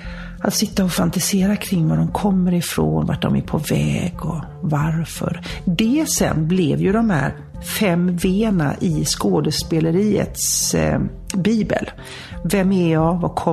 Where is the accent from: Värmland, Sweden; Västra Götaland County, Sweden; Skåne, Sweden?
Västra Götaland County, Sweden; Gothenburg; då bodde jag hemma hos mamma och pappa ute på öarna. Och då kunde jag ta färjan och bussen och spårvagnen upp till Avenyn hemma i Göteborg